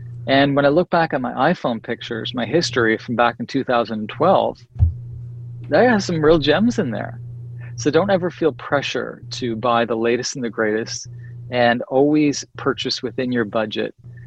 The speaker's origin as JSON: {"language": "English", "town": "Saint John", "region": "New Brunswick", "country": "Canada", "tie": "born or raised there", "said": "And it's in the restaurant in my hometown, in St. John, New Brunswick, Tandy's Indian restaurant."}